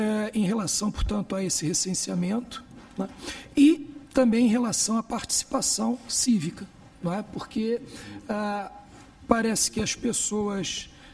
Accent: Brazil; eu venho do Brasil, já devem ter percebido pelo sotaque

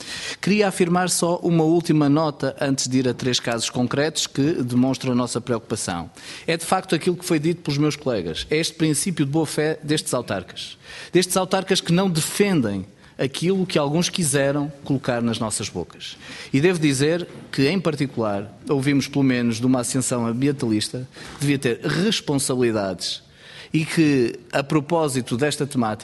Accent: Moledo, Norte, Portugal; Em Moledo, que é a minha terra, onde nasci

